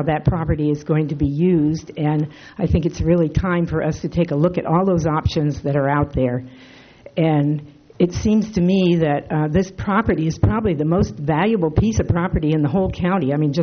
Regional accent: Morro Bay, California, United States; I'm from Morro Bay

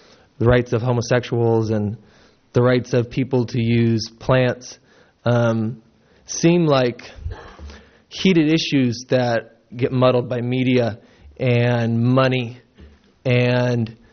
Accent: Morro Bay, California, United States; I'm from Morro Bay.

